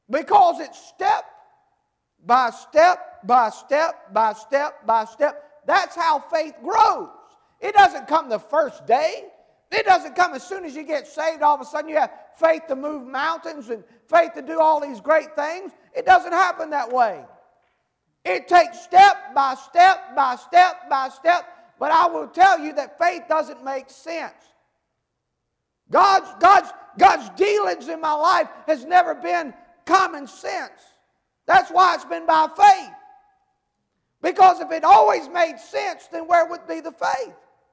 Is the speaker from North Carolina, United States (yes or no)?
yes; North Carolina, United States; I'm from Eastern North Carolina. I've gone down to many a brook.